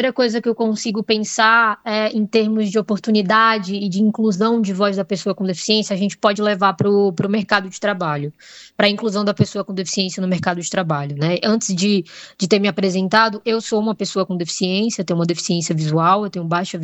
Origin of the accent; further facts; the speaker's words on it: Serra Talhada, Pernambuco, Brazil; now in São Paulo, Brazil; Eu falo de São Paulo, certo? Mas sou nordestina, sou natural de Serra Talhada, Pernambuco. Mas estou em São Paulo fazendo um doutorado em políticas públicas